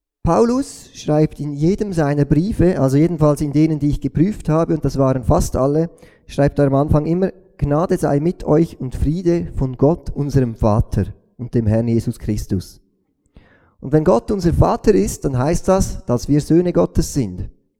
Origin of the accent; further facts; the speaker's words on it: Switzerland; Natürlich, wir sind Schweizer